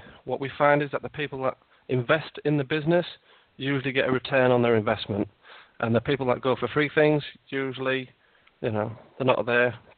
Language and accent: English; Yorkshire and the Humber, United Kingdom; I mean, I'm from Yorkshire